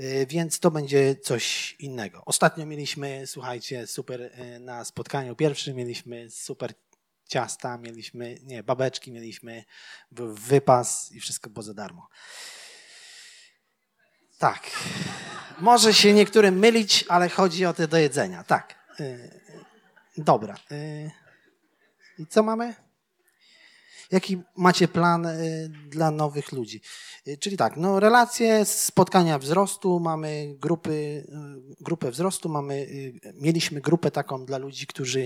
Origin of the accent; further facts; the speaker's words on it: Silesian Voivodeship, Poland; Także ja jestem ze Śląska, przepraszam.